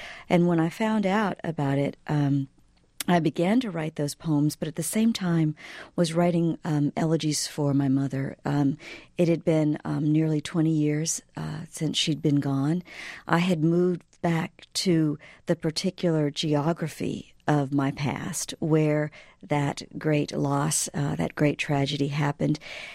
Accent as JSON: {"language": "English", "region": "Mississippi", "country": "United States", "tie": "born there", "said": "Well, you know, I was born in 1966 in Mississippi, and it seems like so long ago"}